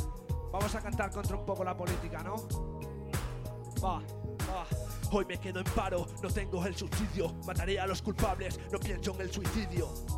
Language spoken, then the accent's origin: Spanish; Cáceres, Extremadura, Spain; yo soy de Cáceres, pertenezco a la old school.